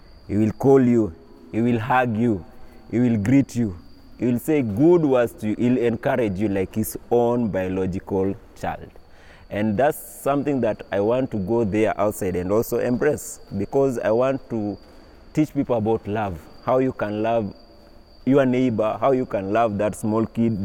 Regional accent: Kenya; For example, I come from the Luo land.

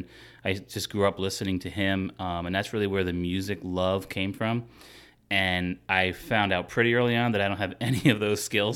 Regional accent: Pennsylvania, United States; Yeah, I'm originally from not too far from here. I grew up in the Poconos, went to Pocono Mountain High School, and I did attend Penn State.

